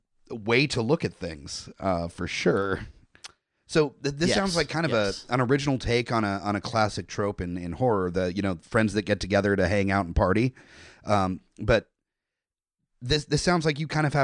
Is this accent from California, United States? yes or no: yes; California, United States; I grew up in Southern California and am in love with that entire culture.